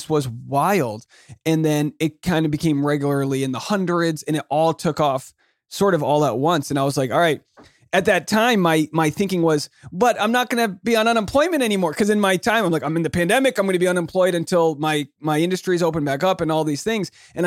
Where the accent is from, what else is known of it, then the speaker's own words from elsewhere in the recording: Newport, Rhode Island, United States; also born or lived in New York City, United States; I'm from Newport, Rhode Island. So, oh. yeah. I don't know. I lived in New York City, but I don't think I've ever been to Syracuse.